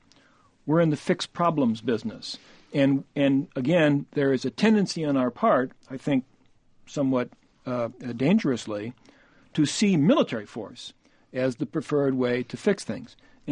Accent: United States; I mean, I'm an American, and my first interest is what's in the interest of this country and our people.

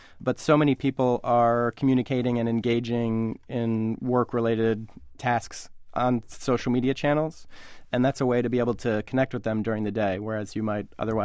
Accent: Rhode Island, United States; Patriots fan and a Rhode Island native, and I'm therefore more partial to a beer that's brewed in my home state.

